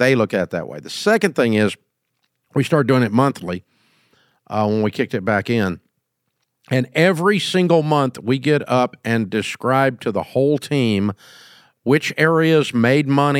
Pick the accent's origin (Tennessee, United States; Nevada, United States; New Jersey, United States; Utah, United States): Tennessee, United States; Antioch; I'm from Antioch, Tennessee, right?